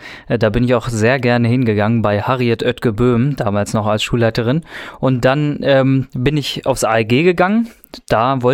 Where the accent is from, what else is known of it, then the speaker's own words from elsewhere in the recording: Hameln, Lower Saxony, Germany; ich bin 25 Jahre alt und geboren und aufgewachsen in Hameln und lebe immer noch in Hameln, hat sich offenbar so ergeben.